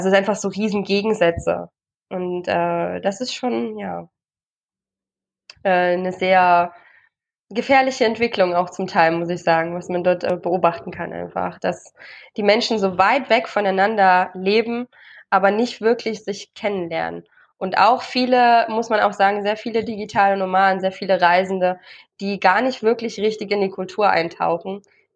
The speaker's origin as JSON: {"language": "German", "town": "Leipzig", "region": "Saxony", "country": "Germany", "tie": "born or raised there", "moved": "yes", "said": "ich bin im Osten groß geworden. Leipzig zählt zu einer der unreligiösesten Orte auf der ganzen Welt. Welch Ironie, dass ich jetzt in einem doch islamisch geprägten Land lebe."}